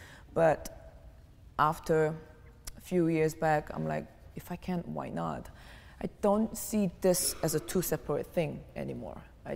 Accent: South Korea; English is a second language; now in Berlin, Germany; Because I'm from Korea, Asia, you don't get a sun until like 11 p.m.

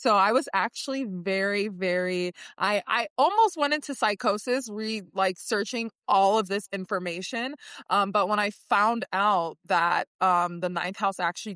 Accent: Chicago, Illinois, United States; also born or lived in Yaoundé, Cameroon; So I was born in Yaoundé and then moved out to the States, specifically Chicago, in 2003 for education. So from first grade through college, I was going through school in Chicago.

